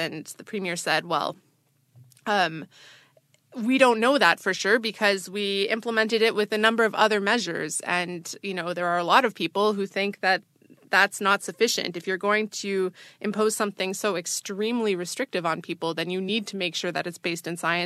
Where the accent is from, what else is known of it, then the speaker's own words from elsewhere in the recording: Prince Edward Island, Canada; I actually happen to be from the eastern part. So I'm from Prince Edward Island, which is like 4 hours away from Halifax.